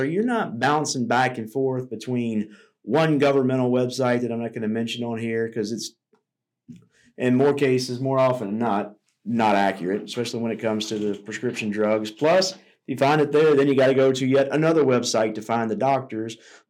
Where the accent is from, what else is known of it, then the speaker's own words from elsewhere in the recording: Louisiana, United States; But what I love about it is I'm from South Louisiana. I'm not the best speller.